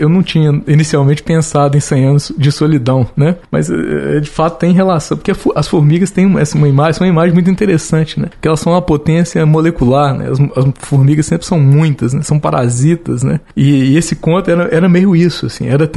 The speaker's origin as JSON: {"language": "Portuguese", "town": "Ouro Preto", "region": "Minas Gerais", "country": "Brazil", "tie": "born there", "said": "que Ouro Preto é uma cidade, eu nasci em Ouro Preto, né?"}